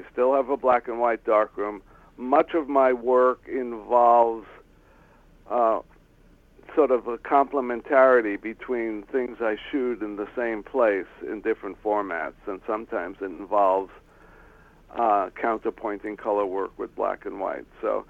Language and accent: English; New York, United States; I grew up in the Bronx, New York